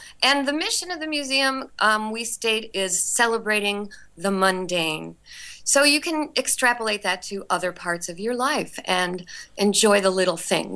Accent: Cleveland, Ohio, United States; now in Peaks Island, United States; I grew up in Cleveland, Ohio, or outside of Cleveland, and then traveled around, mostly the United States

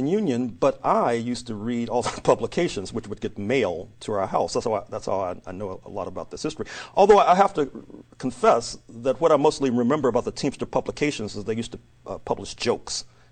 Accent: St. Louis, Missouri, United States; The neighborhood I was born into in St. Louis was called Mill Creek Valley. I found it to be a stable, working-class neighborhood near stockyards.

